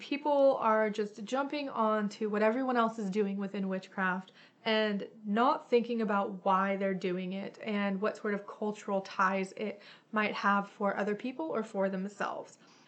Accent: Ireland; I'm an Irish pagan.

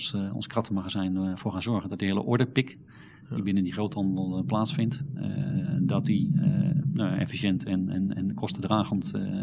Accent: Netherlands; Aan de andere kant moeten we natuurlijk zeker niet als Nederlander denken dat wij te veel snappen van de drie delen die België is.

